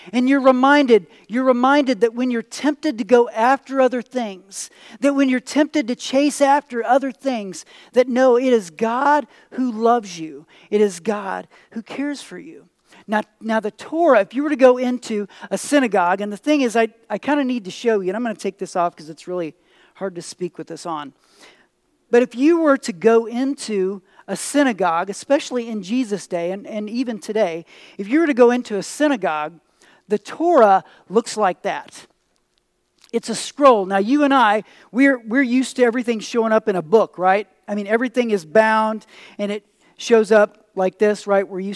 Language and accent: English; Missouri, United States; But we're from Missouri, right? So who knows how in the world we pronounce that.